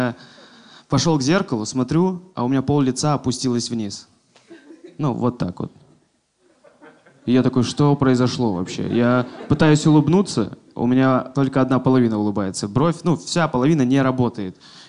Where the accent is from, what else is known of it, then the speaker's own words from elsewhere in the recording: Sakha Republic, Russia; Я из Якутии, и там очень холодно, и я всегда ходил в шапке с длинными волосами.